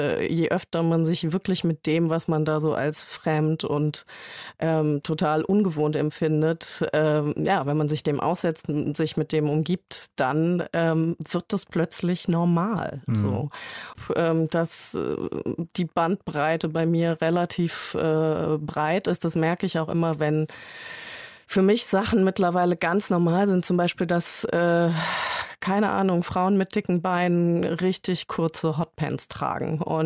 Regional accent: West Germany, Germany; Ich komme aus einer ganz normalen Kleinstadt in Westdeutschland.

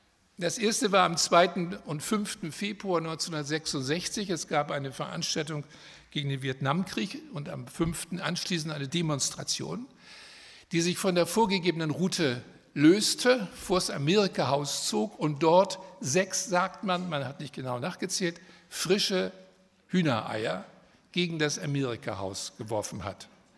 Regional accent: Hamburg, Germany; born there; moved away as an adult; now in Berlin, Germany; Ich bin 1944 in Hamburg geboren, kam 1965 als Jurastudent nach Berlin

